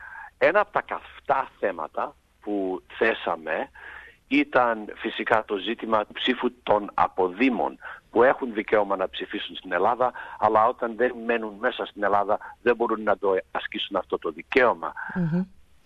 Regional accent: Australia; και είμαστε δύο από την Αυστραλία, εγώ και ο Στίβ Δημόπουλος

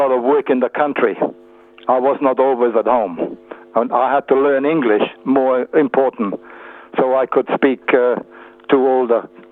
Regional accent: Innsbruck, Tyrol, Austria; also born or lived in Wiener Neustadt, Austria; Well, ich bin Österreicher. Meine family kommt from outside of Vienna, in Wiener Neustadt area, und then during the war we went to Innsbruck, but my schooling was in Innsbruck.

